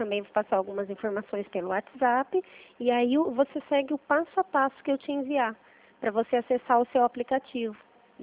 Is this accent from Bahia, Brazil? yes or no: no; Mogi Guaçu, São Paulo, Brazil; De Mogi Guaçu, interior de São Paulo.